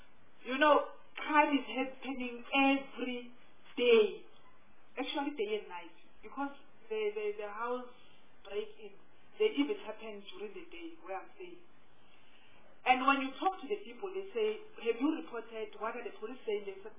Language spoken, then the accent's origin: English; South Africa; Does this mean that as South African, you think we are now leading a healthy lifestyle